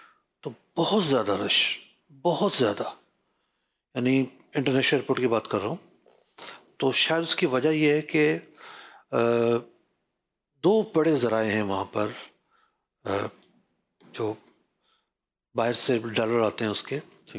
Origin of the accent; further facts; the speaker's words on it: Sindh, Pakistan; now in Karachi, Pakistan; چونکہ میرا تعلق سندھ سے ہے, تو میں 96 میں کراچی آیا تھا.